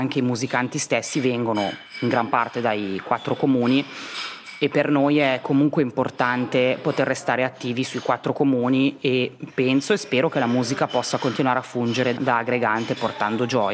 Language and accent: Italian; Arogno, Ticino, Switzerland; now in Maroggia, Switzerland; Sì, è vero, io sono nata e cresciuta a Rogno, che è un comune che ho sempre adorato, è un comune molto vivo.